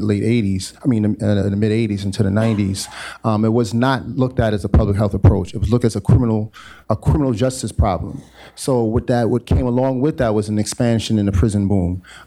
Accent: Brooklyn, New York, United States; So I'm from Brooklyn. I currently live in Bed-Stuy.

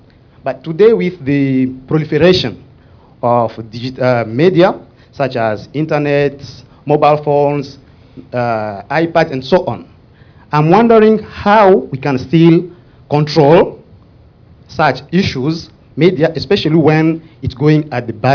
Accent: Rwanda; English is a second language; I'm from Rwanda.

